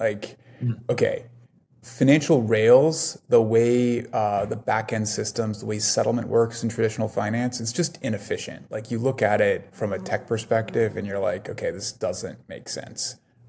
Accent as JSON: {"language": "English", "country": "Canada", "also_born_or_lived": "United States", "moved": "as an adult", "said": "So I'm a Canadian that studied computer science in the States."}